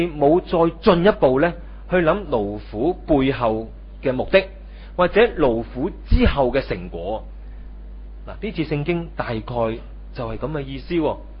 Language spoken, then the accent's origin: Cantonese; China; 你說我們中國人說在家就靠父母嘛，出外就靠朋友。